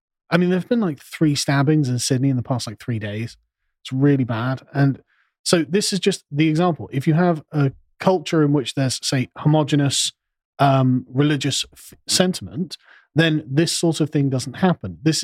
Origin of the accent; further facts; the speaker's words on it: England, United Kingdom; I'm a black Catholic. I'm an Englishman.